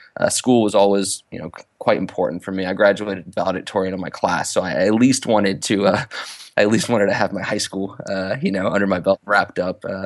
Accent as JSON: {"language": "English", "town": "Roanoke", "region": "Virginia", "country": "United States", "tie": "born or raised there", "said": "So I grew up in Roanoke, Virginia, and kind of went through the whole ODP system, playing travel soccer and whatnot."}